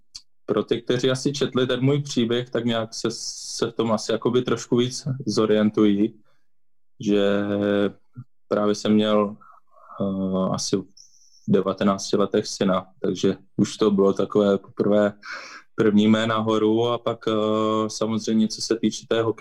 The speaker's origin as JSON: {"language": "Czech", "town": "Zlín", "region": "Zlín Region", "country": "Czechia", "tie": "born or raised there", "said": "To určitě ne, já jsem vyrůstal ve Zlíně a tak nějak jsem měl jakoby sen hrát ve Zlíně extraligu samozřejmě."}